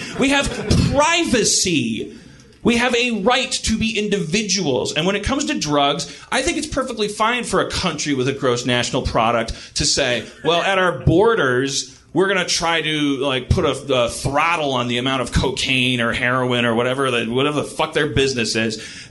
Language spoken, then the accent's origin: English; United States; I'm an American.